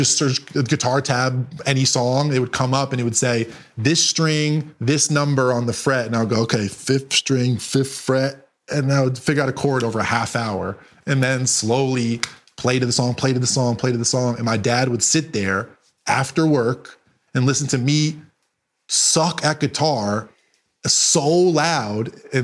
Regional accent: Connecticut, United States; I grew up in Connecticut.

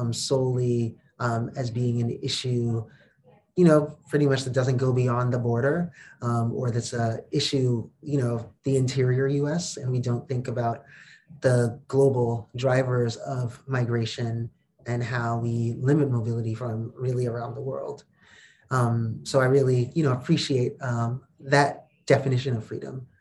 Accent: Bronx, New York, United States; I grew up in the Bronx, which was completely broken apart by highways under Robert Moses over the course of 50 some odd years.

